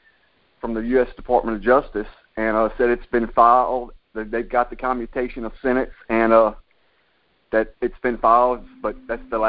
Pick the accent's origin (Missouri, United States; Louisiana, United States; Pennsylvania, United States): Louisiana, United States; New Iberia; I'm from New Iberia, Louisiana